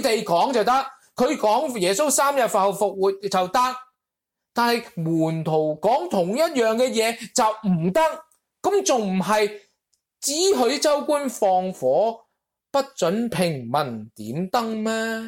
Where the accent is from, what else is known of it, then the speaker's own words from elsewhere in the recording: Guangdong, China; 用我哋广东人有一句说话叫顾得头嚟脚反筋